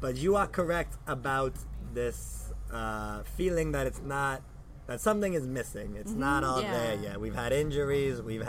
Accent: Staten Island, New York, United States; I sure did. Staten Island.

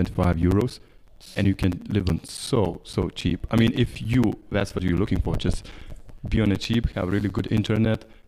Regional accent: Biržai, Panevėžys County, Lithuania; now in Vilnius, Lithuania; For me to take a bus from my hometown, 200 kilometers from Birzhe to Vilnius, is like 12 euros.

